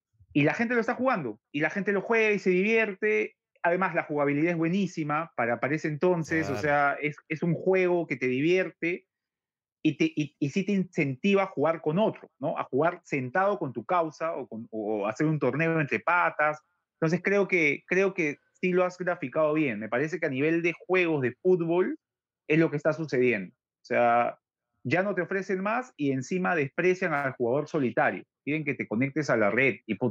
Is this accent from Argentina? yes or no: no; Peru; como peruano, lo digo como usuario